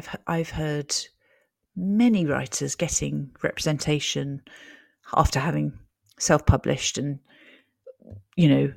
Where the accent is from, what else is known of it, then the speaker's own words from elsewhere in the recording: New York, United States; born there; I was born in New York and my parents lived there for 12 years. So we're very attached to it as a city.